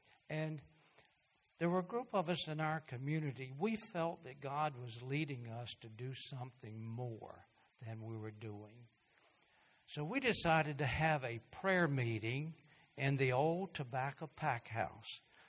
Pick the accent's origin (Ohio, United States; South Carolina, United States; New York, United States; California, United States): South Carolina, United States; Pamplico; now in Florence, United States; that, we would have never moved back to Florence, South Carolina. We had no intention of coming here. I grew up down near Pamplico. She did too.